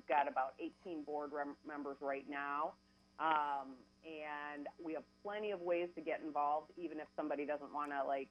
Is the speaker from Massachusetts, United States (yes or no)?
no; Indianapolis, Indiana, United States; now in Washington, United States; I grew up in Indianapolis. I happen to live in Washington, but I want to see what's happening in Wayne Township, my old school Chapel Glen.